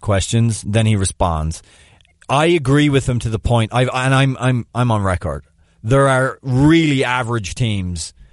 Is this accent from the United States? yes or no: no; Australia; As an Aussie, the obvious one for me is Harry Kewell.